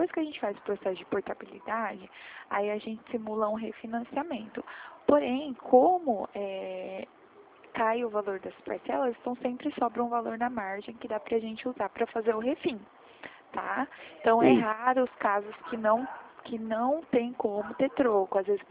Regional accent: Limeira, São Paulo, Brazil; Eu sou de Limeira, São Paulo. Eu sou do interior.

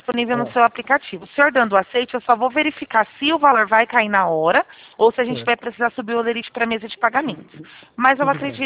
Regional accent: Presidente Prudente, São Paulo, Brazil; eu sou de Presidente Prudente.

